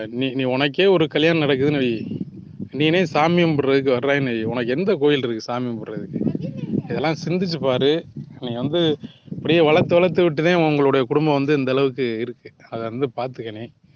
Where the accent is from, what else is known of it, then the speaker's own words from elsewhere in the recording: Marungur, Tamil Nadu, India; born there; எனக்கு நான் பிறந்த ஊர் எனக்கு எல்லாரையும் தெரியும்.